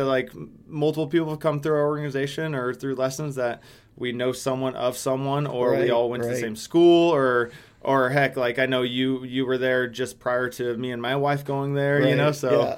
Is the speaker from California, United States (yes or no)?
yes; San Diego, California, United States; So San Diego, so I'm from San Diego, born and raised.